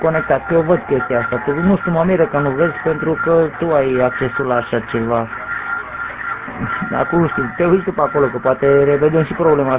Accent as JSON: {"language": "Romanian", "region": "Muntenia", "country": "Romania", "said": "suntem munteni, dar ne asemănăm prin a vorbi mult."}